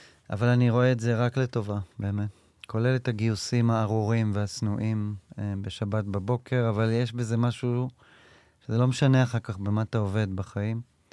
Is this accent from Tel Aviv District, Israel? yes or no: no; Hefziba, Northern District, Israel; born there; אני נולדתי למרגלות הגלבוע, בקיבוץ קטן, קיבוץ די אנרכיסטי, חפציבה